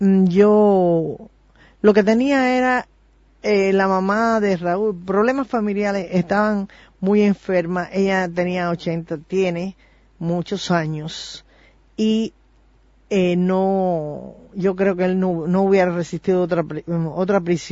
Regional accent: Cuba; Yo soy muy cubana, y mientras haya una Dama de Blanco en Cuba, ahí estoy yo llamando, preguntando y apoyándola.

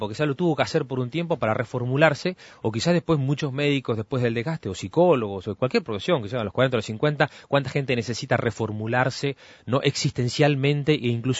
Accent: Lascano, Rocha, Uruguay; soy oriundo de Lascano, como se dice así, un saludo a mis coterráneos de Lascano y de Rocha.

